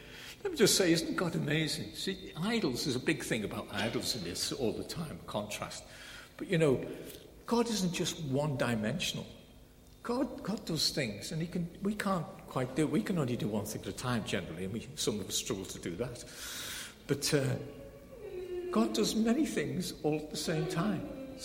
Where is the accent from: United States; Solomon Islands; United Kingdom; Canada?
United Kingdom; England; I'm an English visitor. I'm on my holidays.